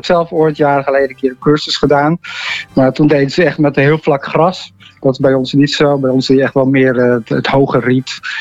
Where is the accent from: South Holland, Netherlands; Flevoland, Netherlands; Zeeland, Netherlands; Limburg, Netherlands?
Flevoland, Netherlands; Marknesse; now in Amstelveen, Netherlands; ik kom zelf uit de Noord-Oostpolder, een dorp Marknesse. Maar ik woon zelf in Amstelveen, dus vlak bij Wester-Amstel.